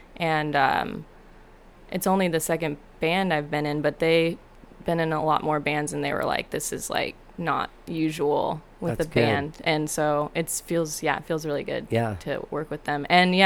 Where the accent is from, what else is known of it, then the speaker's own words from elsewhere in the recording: Wichita, Kansas, United States; Wichita, Kansas.